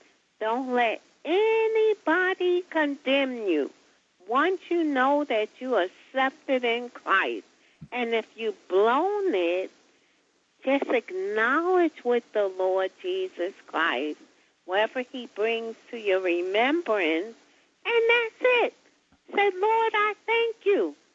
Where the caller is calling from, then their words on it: New York City, New York, United States; I'm from New York City.